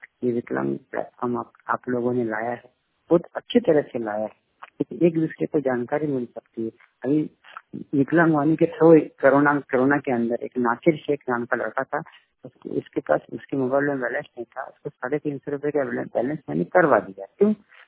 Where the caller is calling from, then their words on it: Navsari, Gujarat, India; मेरा जिला है नवसारी। मैं गुजरात स्टेट से आपके साथ बात कर रहा हूँ।